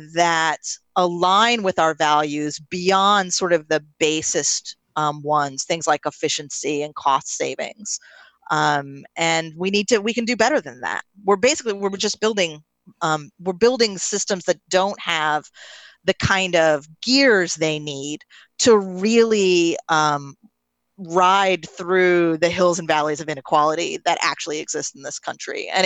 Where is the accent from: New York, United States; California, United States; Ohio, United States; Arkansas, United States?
New York, United States; Troy; a residential YWCA in my hometown of Troy, New York.